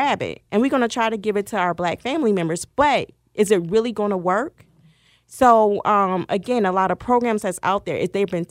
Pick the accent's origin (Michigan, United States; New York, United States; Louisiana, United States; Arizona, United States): Louisiana, United States; This is what my family told me. I'm from Louisiana.